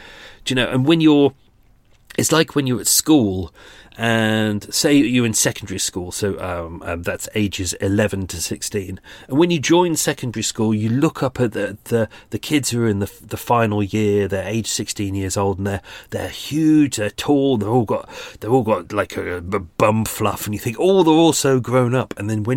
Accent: Birmingham, West Midlands, United Kingdom; accent: Brummie; It's the same as Brummie. Do you know, as a Brummie myself, I can say that.

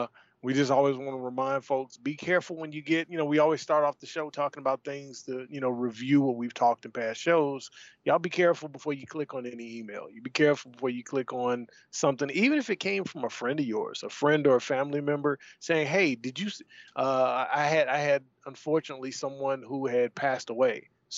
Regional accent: Mississippi, United States; I'm from South Mississippi, and there were parts like when you go on Highway 49 going south of McGee

